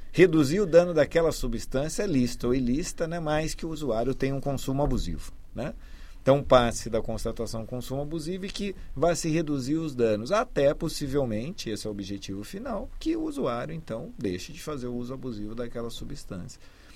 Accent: Brazil; claro, eu ali, como brasileiro, né, pensando, ah, mas espera aí, qual a relação, então, né, que nós temos com o vinho?

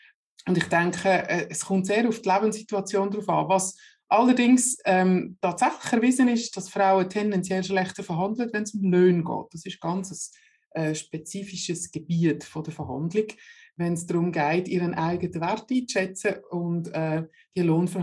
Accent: Netherlands; ich bin ja in Holland geboren und bin genetisch 100% Holländerin. Und wir sind ja so ein Seefahrervolk

